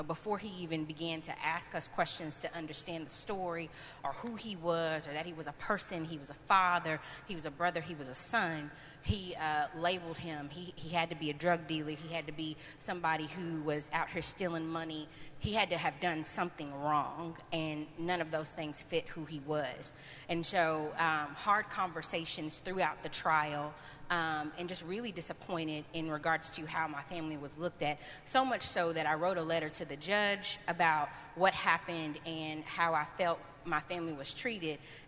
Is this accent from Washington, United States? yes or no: no; Paducah, Kentucky, United States; So I did grow up in church, and so I'm from Paducah. It's a small town